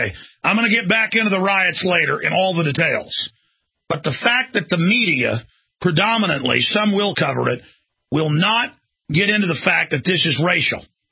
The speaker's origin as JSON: {"language": "English", "town": "Dallas", "region": "Texas", "country": "United States", "tie": "born or raised there", "said": "I've been racially attacked growing up in Dallas."}